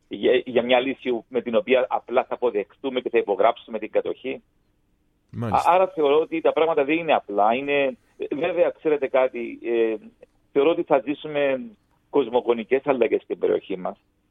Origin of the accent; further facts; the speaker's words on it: Lapithos, Kyrenia District, Cyprus; moved away; also born or lived in Volos; Το 1974, όταν φύγαμε από τα σπίτια μας, εγώ είμαι από τη Λάπιθο της Κερίνιας, εγώ βρέθηκα σε ένα σχολείο στο Βόλο. Έμενα σε μια πεδούπολη κοντά στην Αγριά του Βόλου. Και πήγαινα γυμνάσιο στη Νέα Ιωνία.